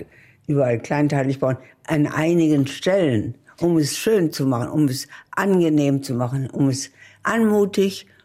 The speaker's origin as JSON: {"language": "German", "region": "Berlin", "country": "Germany", "tie": "born or raised there", "said": "Berlin war ja meine Heimat und nach der habe ich mich auch immer gesehnt. Und dann kam ich zurück."}